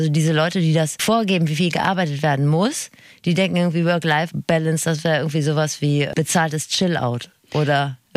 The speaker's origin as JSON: {"language": "German", "region": "North Rhine-Westphalia", "country": "Germany", "said": "Ja, aber da, wo ich herkomme, dann levelt man ja auch alles mal mit dem besten Geneva runter, ist man schnell entspannt."}